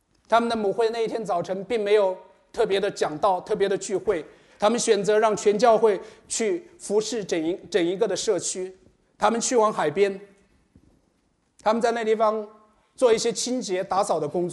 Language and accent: Chinese; Melbourne, Victoria, Australia; 我来自墨尔本，我们在澳洲的时候，夏天常常会经历到